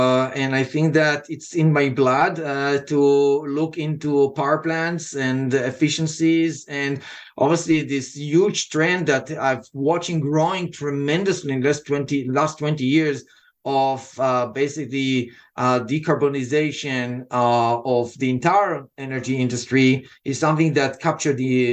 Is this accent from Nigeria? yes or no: no; Israel; accent: Israeli; English is a second language; now in United States; Originally and by accent, what you hear is Israeli accent that was softened after 25 years here.